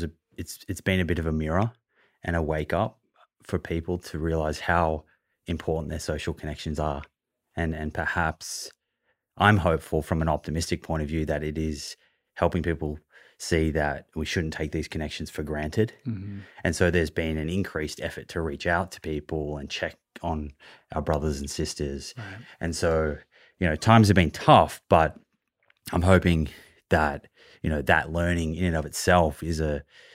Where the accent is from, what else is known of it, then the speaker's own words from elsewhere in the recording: Melbourne, Victoria, Australia; now in Sydney, Australia; I grew up in Melbourne and now I live in Sydney